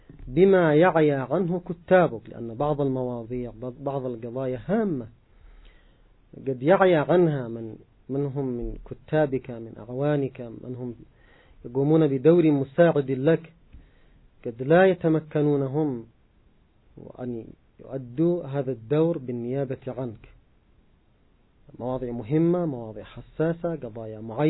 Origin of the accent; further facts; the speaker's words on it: Yemen; مثلا عندنا في اليمن البعض من الناس قد يضيع وقته ليلا وهو يمضغ القات